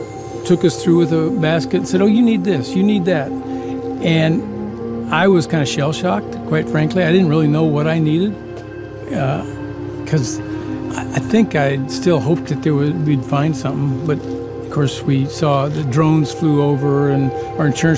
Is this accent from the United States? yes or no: yes; Midwest, United States; But we're both from the Midwest. We're familiar with tornadoes